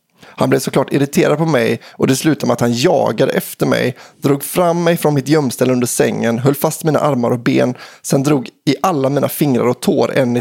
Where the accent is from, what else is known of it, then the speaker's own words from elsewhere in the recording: Surte, Västra Götaland County, Sweden; en historia som utspelar sig i min hemby, Surte.